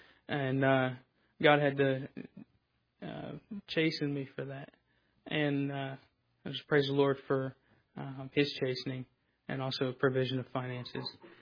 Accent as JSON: {"language": "English", "town": "Jesup", "region": "Georgia", "country": "United States", "said": "I'm from Jessup, Georgia."}